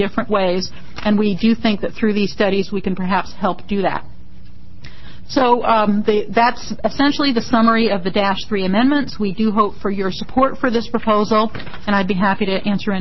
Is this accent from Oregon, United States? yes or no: yes; Eugene, Oregon, United States; since I came from Eugene, I grew up in Eugene